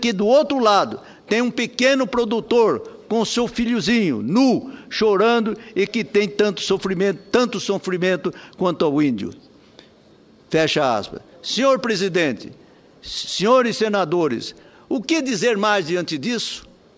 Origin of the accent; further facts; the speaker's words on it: Brazil; todos nós somos brasileiros.